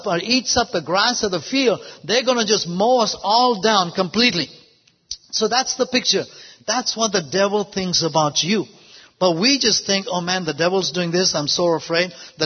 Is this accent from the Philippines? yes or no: no; India; Now, growing up in India, of course, we saw, you know, a lot of cows grazing, you know, in fields and everything else.